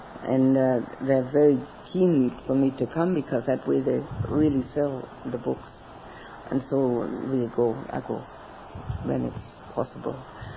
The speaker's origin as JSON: {"language": "English", "region": "Berlin", "country": "Germany", "tie": "born or raised there", "second_language": "English", "said": "Oh, in Berlin, my hometown."}